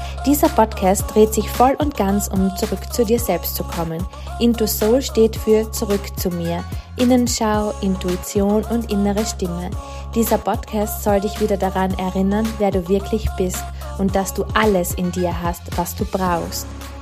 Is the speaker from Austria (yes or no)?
yes; Austria